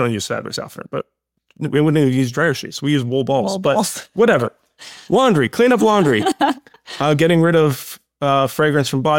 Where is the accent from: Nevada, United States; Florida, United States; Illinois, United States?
Florida, United States; I grew up in Florida